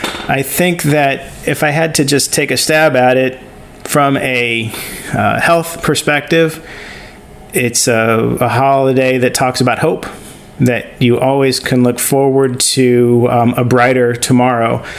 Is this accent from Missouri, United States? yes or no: yes; Kansas City, Missouri, United States; also born or lived in California; You know, when I grew up in Kansas City, it was always cold, and so everything had to be indoors. There was some time that I spent in California